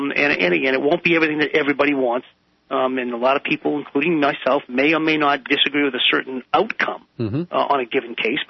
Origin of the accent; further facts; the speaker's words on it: Massachusetts, United States; I'll tell you, honestly, I come from Massachusetts, and there we have an independent ethics commission.